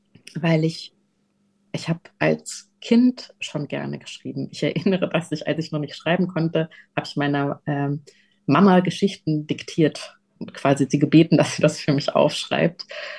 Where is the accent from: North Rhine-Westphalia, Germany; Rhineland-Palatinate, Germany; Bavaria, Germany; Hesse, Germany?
North Rhine-Westphalia, Germany; ich komme aus dem Ruhrgebiet ursprünglich. Und da gibt es tatsächlich einfach viele ganz alte Eisdielen, die schon seit 1913 oder 1920 oder so dort sind